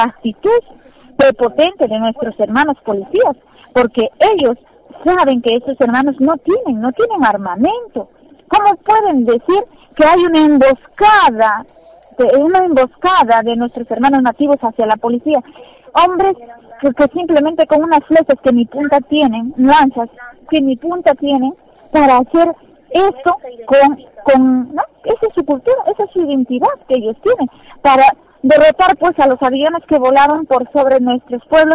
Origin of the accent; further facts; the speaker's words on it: Peru; si nosotros queremos a nuestro país y estamos orgullosos de ser los peruanos